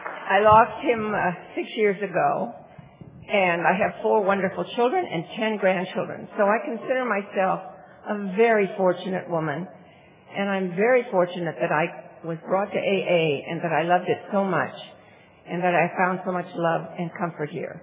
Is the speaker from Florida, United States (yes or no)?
no; Palm Springs, California, United States; I come from California, the desert, Palm Springs.